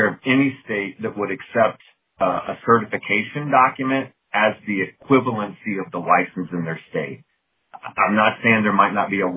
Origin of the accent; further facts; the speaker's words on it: Missouri, United States; So in my home state of Missouri, while the vast majority of people are maybe sitting for the MBLEX